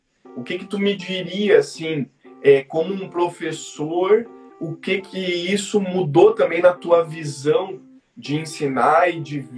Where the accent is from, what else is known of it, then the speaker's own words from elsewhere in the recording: Rio Grande do Sul, Brazil; eu sou do interior do Rio Grande do Sul, lá no meio do Rio Grande do Sul, uma cidade no centro, inclusive, do Rio Grande do Sul